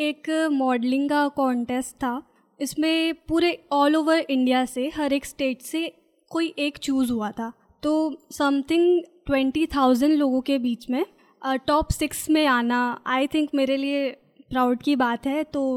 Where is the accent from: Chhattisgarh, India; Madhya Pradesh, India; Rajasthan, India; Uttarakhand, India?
Chhattisgarh, India; मैं छत्तीसगढ़ की रहने वाली हूँ